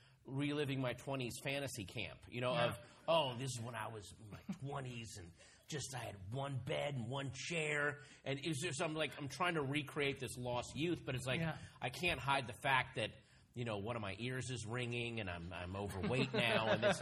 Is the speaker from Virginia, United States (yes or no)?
yes; Virginia, United States; We grew up in Northern Virginia.